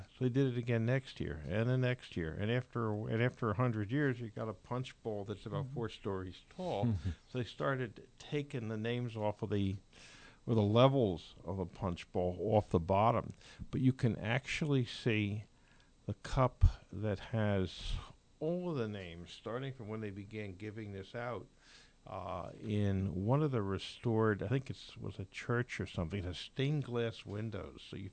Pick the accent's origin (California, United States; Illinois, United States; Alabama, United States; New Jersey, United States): New Jersey, United States; Well, we're from New Jersey. We're supposed to.